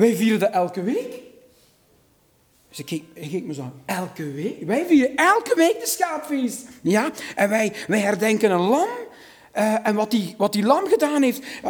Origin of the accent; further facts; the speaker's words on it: Meulenberg, Limburg, Netherlands; Ik kom uit de Meulenberg. Dat is een heel klein dorpje ergens in Limburg. In die streek bekend als een behoorlijk berucht buurt.